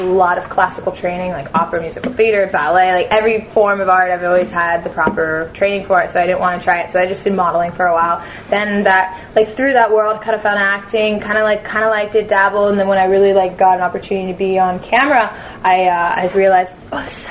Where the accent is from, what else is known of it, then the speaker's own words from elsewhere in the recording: North Carolina, United States; now in Los Angeles, United States; Week, North Carolina.